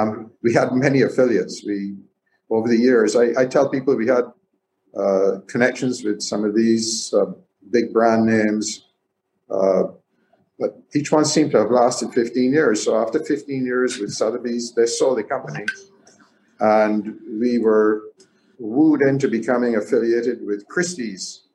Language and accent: English; Speightstown, Saint Peter, Barbados; And the answer there is that I grew up around Spikestown, so I knew the town very well.